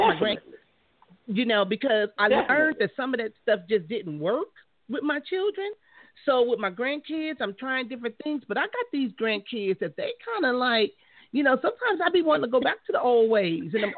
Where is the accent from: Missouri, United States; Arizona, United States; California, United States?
California, United States; Compton; what I learned in my childhood growing up in Compton